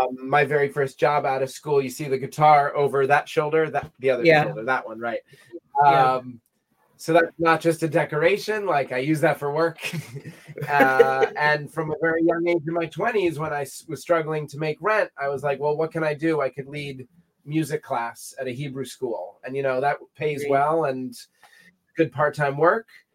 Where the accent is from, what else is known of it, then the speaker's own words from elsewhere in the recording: Nyack, New York, United States; I grew up in Nyack, New York, and it bears saying that for my job path, as a child, I was a bright kid and I had a lot of things that I liked to do.